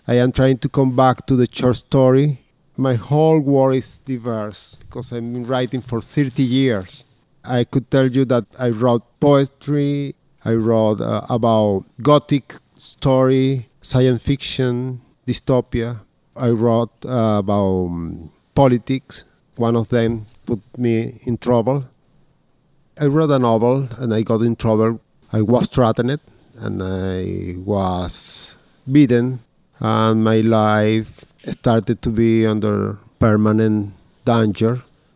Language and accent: English; Caracas, Capital District, Venezuela; English is a second language; moved away as an adult; now in Pittsburgh, United States; from Caracas, Venezuela. I've been here from 2010 until now. I'm a writer. I write poetry and short stories and novels. I've been living here in Pittsburgh from 2012.